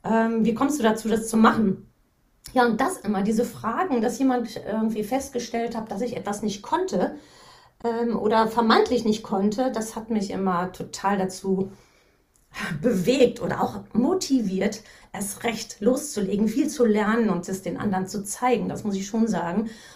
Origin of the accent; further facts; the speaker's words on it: North Rhine-Westphalia, Germany; Ich bin im Sauerland aufgewachsen und in einem kleinen Familienunternehmen mit drei Geschwistern, so zu viert waren wir, sind wir aufgewachsen.